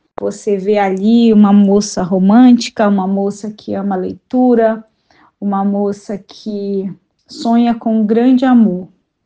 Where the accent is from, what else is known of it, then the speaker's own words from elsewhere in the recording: Manaus, Amazonas, Brazil; eu, que sou natural de Manaus, no Amazonas